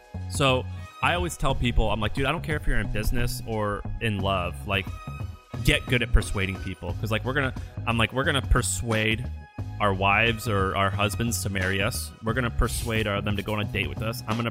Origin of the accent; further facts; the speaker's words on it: Missouri, United States; also born or lived in Tennessee; So I'm from Missouri, where I was raised, moved into Tennessee.